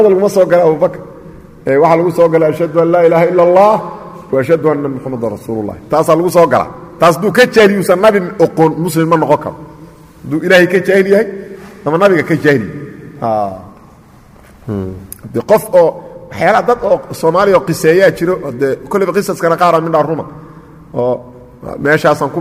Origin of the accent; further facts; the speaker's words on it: Saudi Arabia; سبحان الله ما أنا سعودي